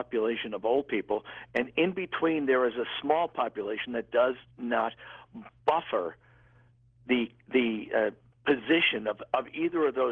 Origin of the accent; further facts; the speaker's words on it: New York, United States; Hey, I'm from Long Island, too.